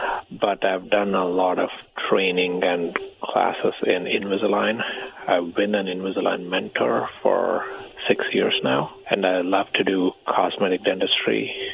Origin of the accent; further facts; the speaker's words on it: India; moved away as an adult; now in United States; I am originally from India, and I did my bachelor's in dentistry in India, and I graduated in 2009. And then I came to Michigan